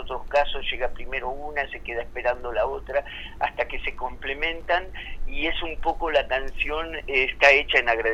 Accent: Santa Rosa, La Pampa, Argentina; born there; now in El Bolsón, Argentina; No, yo nací en Santa Rosa, La Pampa.

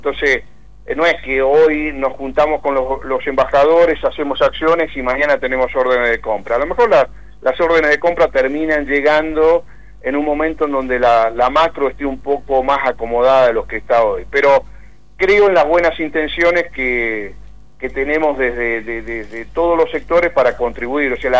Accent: Córdoba, Argentina; incluso yo como cordobés sé de los esfuerzos que se están haciendo en lo que significa la región centro

